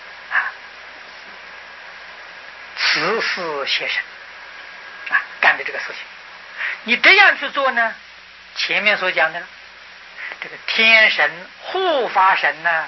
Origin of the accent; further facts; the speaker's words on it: China; 所以我们中国人祭鬼神，这个鬼神都是指祖先